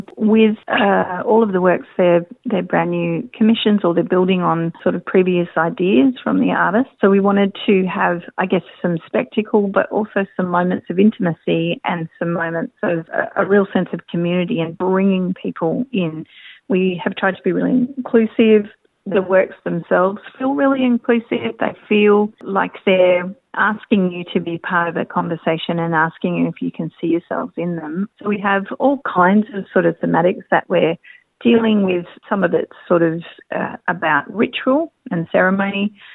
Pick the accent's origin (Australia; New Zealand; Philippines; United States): Australia; Perth, Western Australia; I grew up in the Bronx of Perth in a place called the KGB, which a lot of black fellas from over here will know. It's Kandula Balgagirwin state housing, you know, and I grew up in that place